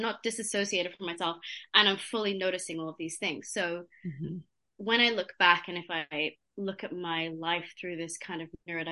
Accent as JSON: {"language": "English", "country": "Cyprus", "tie": "born or raised there", "said": "I grew up in Cyprus, as I know many of you might notice that I have a very unusual accent"}